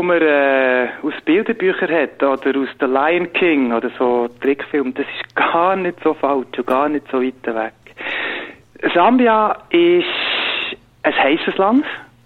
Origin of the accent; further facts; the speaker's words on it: Switzerland; Und es ist sicher weniger organisiert als bei uns in der Schweiz.